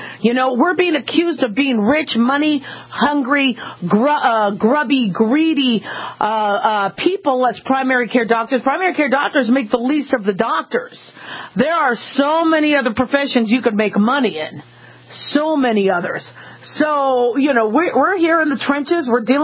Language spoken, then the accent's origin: English; Nevada, United States; It, you know, something about growing up in Nevada and going to school in Nevada is Nevadans really take care of you.